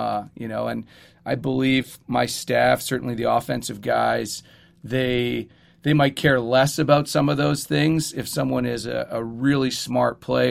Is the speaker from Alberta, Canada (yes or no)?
yes; Alberta, Canada; when I grew up in Alberta